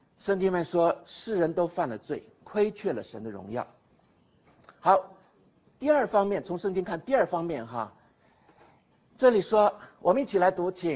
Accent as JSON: {"language": "Chinese", "country": "China", "said": "我们中国人说人非圣贤孰能无过嘛"}